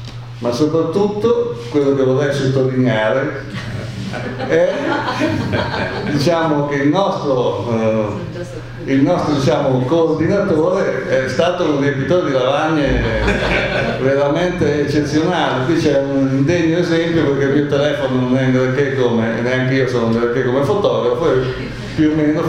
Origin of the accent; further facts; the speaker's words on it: Bologna, Emilia-Romagna, Italy; casualmente io vengo da Bologna